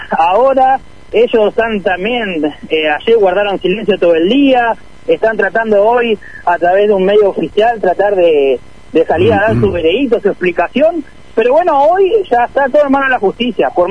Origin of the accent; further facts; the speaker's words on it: Federación, Entre Ríos, Argentina; volver a emprender en Federación, que es donde yo nací, me crié y donde lo defiendo.